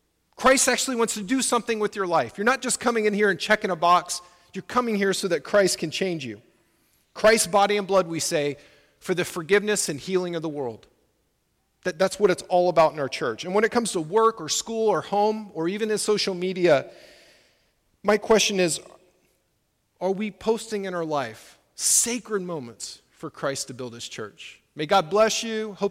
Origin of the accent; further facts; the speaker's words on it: Houston, Texas, United States; I think about the floods down in Houston, my hometown, my friends down there.